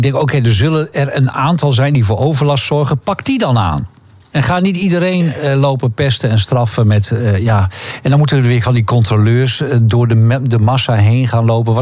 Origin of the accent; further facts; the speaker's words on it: Netherlands; Aan de andere kant zijn we natuurlijk als Nederlanders sinds jaar en dag het ultieme fietsland. En kunnen we in Nederland bij wijze van spreken eerder fietsen dan lopen.